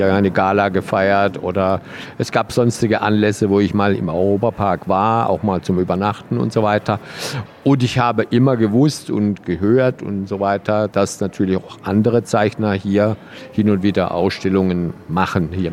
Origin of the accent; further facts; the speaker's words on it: Freiburg, Baden-Württemberg, Germany; weil ich komme ja immerhin aus der Gegend, bin ja gebürtiger Freiburger, wie ich schon sagte.